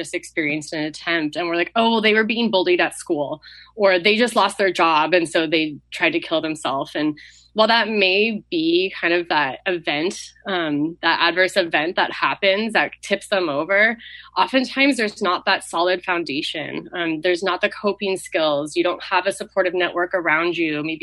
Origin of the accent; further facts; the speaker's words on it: San Luis Obispo, California, United States; I was born and raised in San Luis Obispo. I call this place home